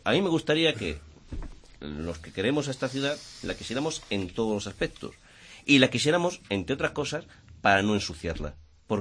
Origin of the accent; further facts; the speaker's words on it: Málaga, Andalusia, Spain; yo estoy dispuesto como malagueño a que se pague lo que sea necesario